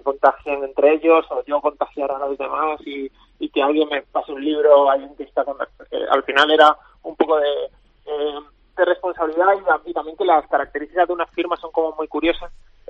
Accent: Malaga, Andalusia, Spain; accent: Malaga; Y en Málaga acabo manteniendo. Al final del día vuelvo a casa y hablo con mi acento puro y se nota.

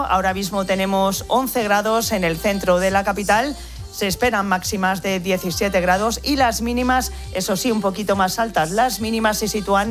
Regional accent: Madrid, Community of Madrid, Spain; Yo aquí, yo soy madrileña.

